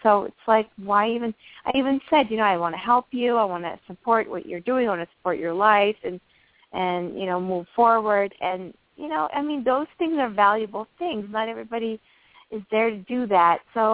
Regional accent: France; I'm from Europe. And it's an extra load I'm carrying from France.

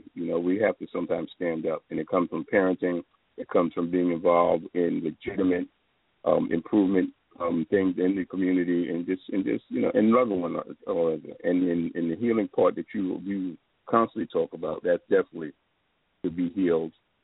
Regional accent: New York City, New York, United States; I was brought up in the South Bronx in the 70s.

